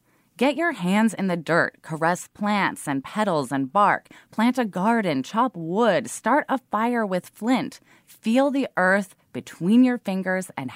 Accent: Portland, Oregon, United States; I grew up in Portland, Oregon, right at the edge of the city. There was a forest in my backyard with a creek running through it.

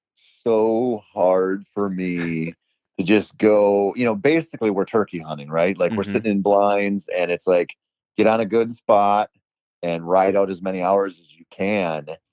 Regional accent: Minnesota, United States; in my home state of Minnesota or over in Wisconsin

